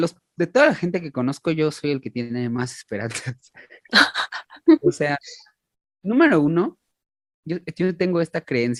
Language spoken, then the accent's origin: Spanish; Mexico; Entonces, yo siempre, bueno, como mexicano, ¿no?